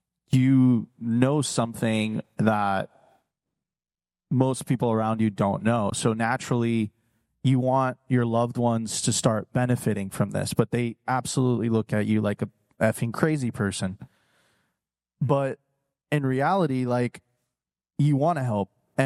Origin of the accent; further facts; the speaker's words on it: Miami, Florida, United States; I'm from Miami. I make up words all the time.